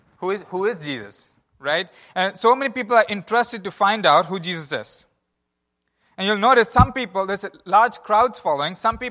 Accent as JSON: {"language": "English", "region": "southwest coast", "country": "India", "said": "I'm originally from India. I don't know if you recognize that. I'm from India, from the southwest coast of India."}